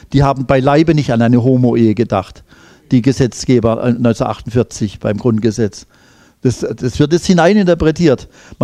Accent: Baden-Württemberg, Germany; Inzwischen haben wir in Baden-Württemberg, wo ich herkomme, die grün-schwarze Regierung.

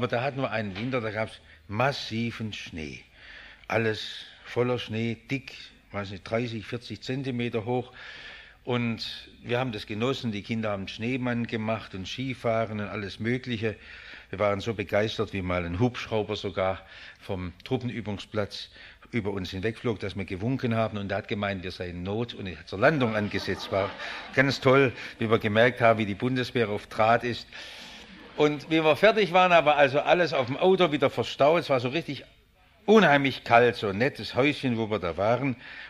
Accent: Baden-Württemberg, Germany; accent: Swabian; ich spreche Schwäbisch und du auch

